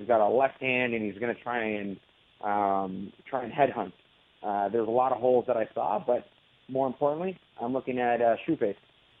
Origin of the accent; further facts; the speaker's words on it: Toronto, Ontario, Canada; it makes sense that they want me to fight in Toronto because I'm from Toronto